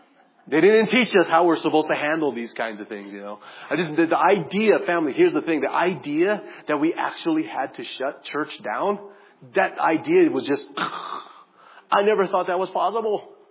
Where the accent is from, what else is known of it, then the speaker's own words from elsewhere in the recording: Hawaii, United States; There's a saying in Hawaii that we always have for us local boys, boys that have been born and raised in Hawaii.